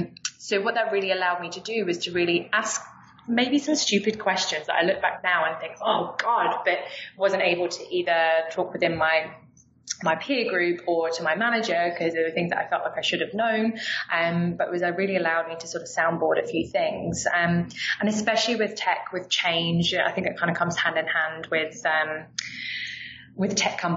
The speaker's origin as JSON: {"language": "English", "region": "South East England", "country": "United Kingdom", "tie": "born or raised there", "said": "growing up in Sussex. It's not particularly, like Tech City, like in London now."}